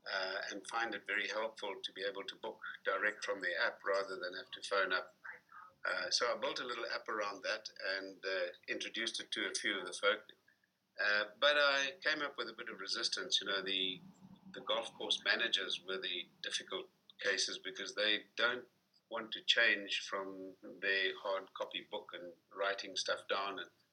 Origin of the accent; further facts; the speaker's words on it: Durban, KwaZulu-Natal, South Africa; down in Durban is my hometown and that's where I'm calling you from at the moment.